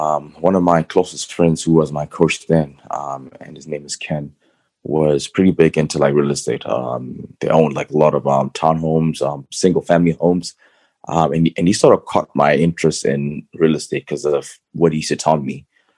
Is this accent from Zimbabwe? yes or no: yes; Zimbabwe; also born or lived in Missouri / Florida / Paris; now in Chicago, United States; I've lived in the US for about 20 years. Born and raised in Zimbabwe. Have lived in Missouri, Florida, and in between then I moved to France for about 2 years. Paris, and then I've been in Chicago, Illinois for about 8 years now.